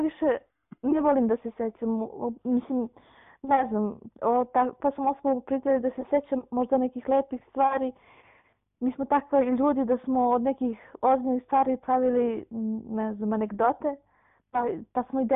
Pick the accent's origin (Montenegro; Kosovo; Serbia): Kosovo; Leposavić; iz Leposavića sam, imam 33 godine, majka dvoje dece, supruga